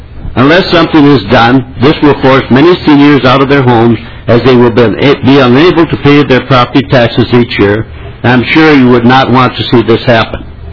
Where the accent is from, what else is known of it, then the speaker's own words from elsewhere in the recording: Shorewood, Minnesota, United States; I'm from Shorewood, Minnesota.